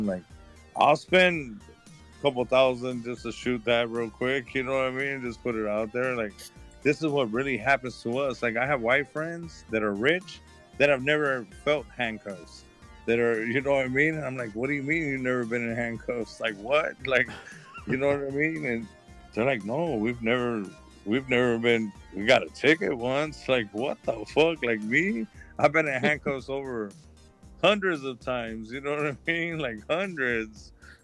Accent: California, United States; Like, I'm not even from right here. I'm from South Central.

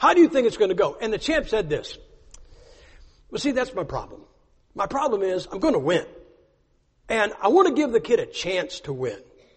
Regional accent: Ohio, United States; I'm from Ohio, but we live in Idaho now because I run the school.

